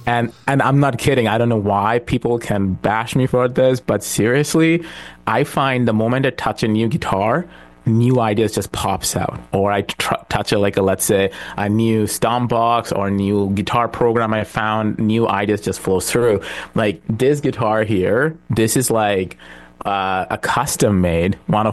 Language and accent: English; Bangladesh; now in Saskatchewan, Canada; Born and raised in Bangladesh. My family is there.